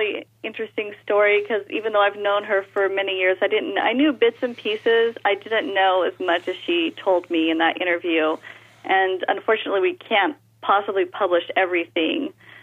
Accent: Utah, United States; You know, I grew up in Utah. I'm the oldest of 12 children.

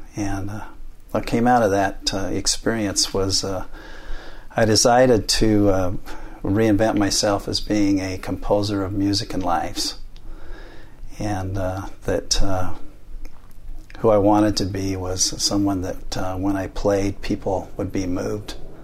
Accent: Provo, Utah, United States; also born or lived in California / Price; Yes, born and raised in Provo and then moved to California for a time.

